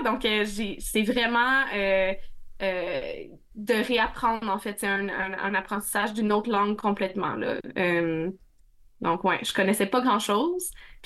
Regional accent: Quebec, Canada; puis je viens de la communauté de Wastagwik, Wasibegook

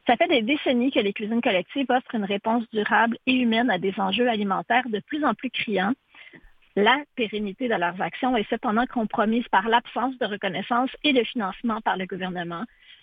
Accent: Quebec, Canada; Puis, parce qu'on vient de l'Abitibi, puis les bleuets de l'Abitibi

